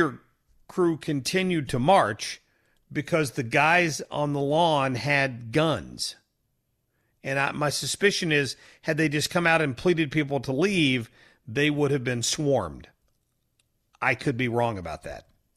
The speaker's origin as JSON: {"language": "English", "region": "Ohio", "country": "United States", "tie": "born or raised there", "said": "I've got people I grew up with in Southern Ohio"}